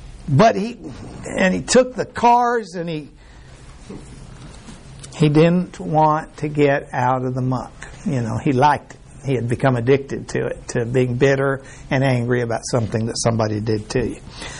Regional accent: Mexico; I was raised in Mexico, old Mexico. And it's a big, beautiful country, just huge open areas, mountains, trees, rivers.

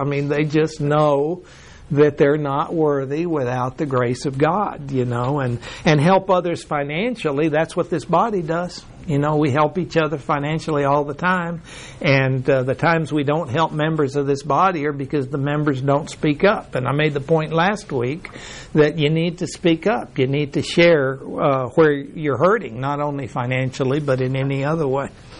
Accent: Mexico; now in United States; when I came from Mexico to the States and I didn't have a class, it was like I felt lost

